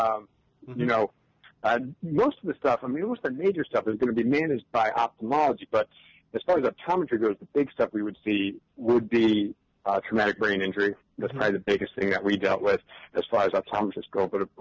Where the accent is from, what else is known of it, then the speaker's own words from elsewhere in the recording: Uniontown, Ohio, United States; I grew up in Akron, Ohio. It's, in a smaller town, actually just south of it, kind of between Akron and Canton, called Uniontown.